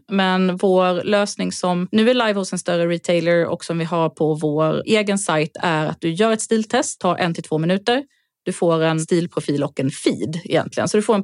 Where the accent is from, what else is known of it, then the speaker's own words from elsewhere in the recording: southern Sweden, Sweden; now in Stockholm, Sweden; Jag kommer från södra Sverige. Det är därför jag har den här dialekten. Jag har bott i Stockholm mer än halva livet. Men jag pratar ändå så här.